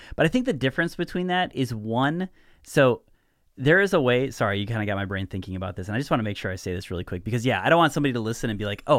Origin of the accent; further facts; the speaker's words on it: Wisconsin, United States; in our culture in Northeast Wisconsin, and we can both say this because we're both from Northeast Wisconsin.